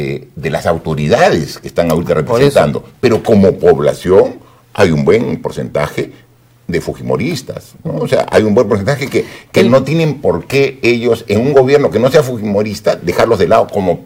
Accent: Moquegua, Peru; yo soy una persona muy arraigada a mi patria, muy arraigada a mi tierra, Moquegua. O sea, yo cuando puedo me voy a Moquegua porque es mi tierra

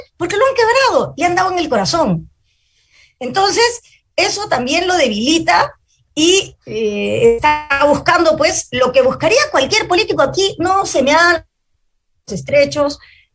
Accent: Arequipa, Peru; No, yo vengo de Arequipa, de los toros de pelea, de agricultores de ajos y de cebollas.

